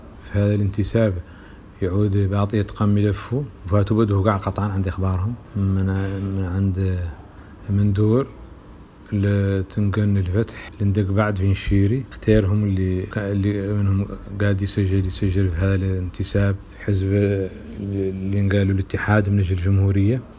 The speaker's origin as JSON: {"language": "Arabic", "country": "Mauritania", "said": "أنا مواطن موريتاني، عندي جنسية واحدة اللي هي الجنسية الموريتانية، ما عندي جنسية دولة أخرى ولا عندي إقامة في دولة أخرى"}